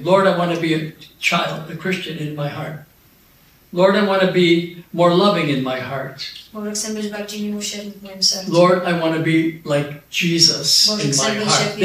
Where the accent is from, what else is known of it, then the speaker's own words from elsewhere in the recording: United States; And so I was supposed to be in Poland, but I grew up in America. But God sent me back to Poland, the job is not over.